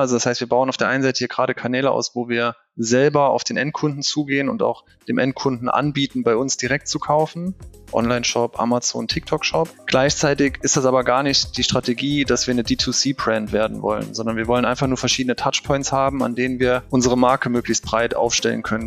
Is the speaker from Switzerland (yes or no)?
no; Trier, Rhineland-Palatinate, Germany; born there; Bin gebürtiger Trierer